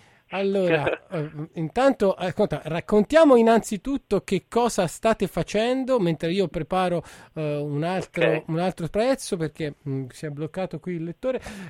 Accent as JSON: {"language": "Italian", "region": "Tuscany", "country": "Italy", "said": "Poi per noi toscani la bestemmia, più che un fatto di credo, è un fatto proprio di sintassi. Io vengo dal Granducato, sì"}